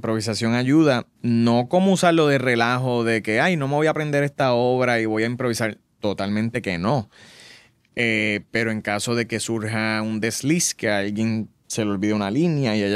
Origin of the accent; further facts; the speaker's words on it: Ponce, Puerto Rico; porque soy de Ponce.